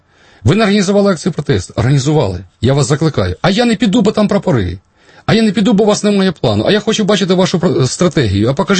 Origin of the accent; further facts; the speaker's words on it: Vatutine, Cherkasy Oblast, Ukraine; Остання зустріч була в моєму рідному місті Ватутіна.